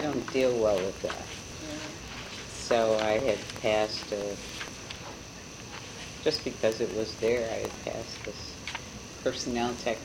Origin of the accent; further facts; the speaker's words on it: Cleveland, Ohio, United States; And so as a young person growing up in Cleveland, I didn't really notice here